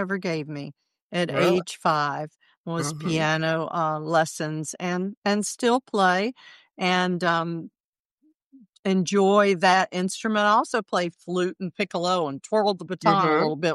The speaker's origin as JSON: {"language": "English", "town": "Blacksburg", "region": "Virginia", "country": "United States", "tie": "born or raised there", "also_born_or_lived": "Tennessee / Emory", "said": "I was born in Tennessee. I was raised in Emory and Blacksburg, Virginia, because my dad was in university administration"}